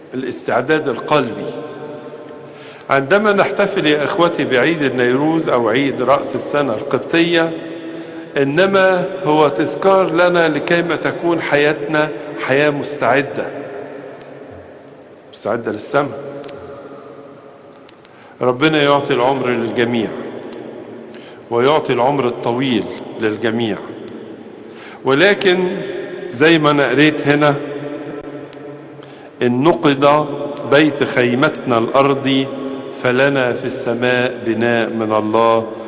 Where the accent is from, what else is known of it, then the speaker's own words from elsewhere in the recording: Egypt; درجة الإيمان هي الدرجة التي تربطنا كمصريين